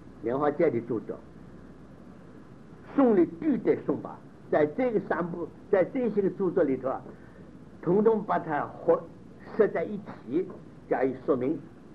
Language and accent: Chinese; Lhasa, Tibet, China; accent: Lhasa Tibetan; 我们讲这个西藏片子，我们拉萨话鹿靠